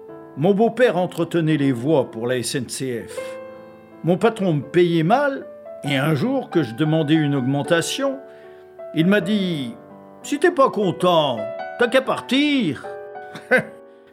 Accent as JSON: {"language": "French", "town": "Gémozac", "region": "Nouvelle-Aquitaine", "country": "France", "said": "Je suis né en 1929 et je suis de Gémozac."}